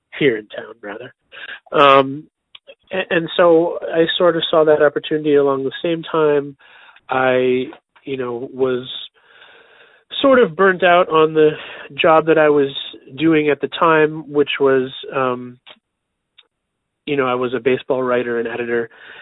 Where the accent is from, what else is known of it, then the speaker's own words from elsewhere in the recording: Shrewsbury, Massachusetts, United States; also born or lived in Lowell / Denver; I'm not from here. I was born in Lowell, raised in Shrewsbury. And after I graduated from Boston University, I ended up living in Denver for about 8 years.